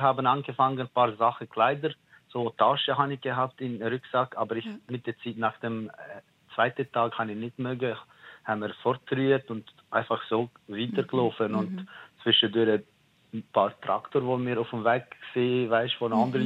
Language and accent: German; Kosovo; now in Switzerland; in Kosovo bin ich aufgewachsen.